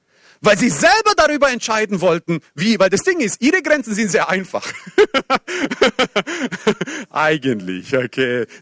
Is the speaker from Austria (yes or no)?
no; Croatia; Nein, ich bin Kroate.